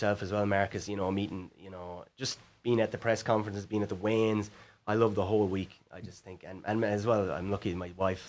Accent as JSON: {"language": "English", "country": "Ireland", "said": "Like, obviously I'm from Ireland."}